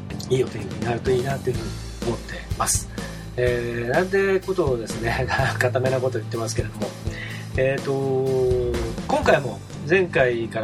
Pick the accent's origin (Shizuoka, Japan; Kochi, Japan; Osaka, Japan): Shizuoka, Japan; Hamamatsu; 僕の出身地である静岡県浜松市から